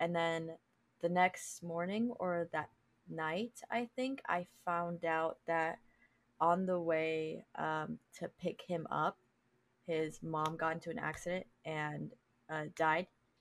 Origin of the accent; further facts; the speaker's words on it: Argentina; Argentina, so we're probably a little bit related.